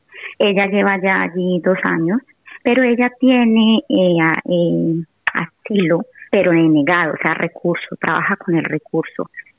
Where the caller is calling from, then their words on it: Madrid, Community of Madrid, Spain; de Madrid.